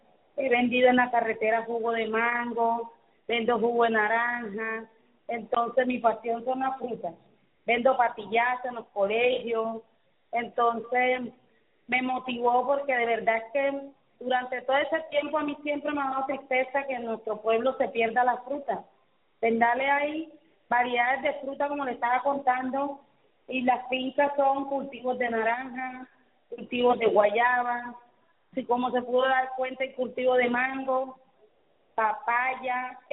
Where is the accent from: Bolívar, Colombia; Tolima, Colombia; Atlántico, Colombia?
Atlántico, Colombia; Pendales; trabajar por mi pueblo, rescatar aquellas cosas que se habían perdido. En estos momentos estamos trabajando la transformación de las frutas. Pendales, como usted sabe, Pendales es rico en variedades de frutas.